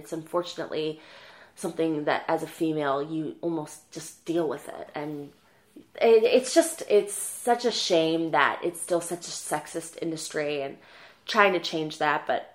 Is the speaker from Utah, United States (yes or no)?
no; Detroit, Michigan, United States; moved away as an adult; now in New York, United States; I'm 27 years old. Born and raised in Detroit, Michigan, I moved to New York in 2011 to pursue my degree as a chef.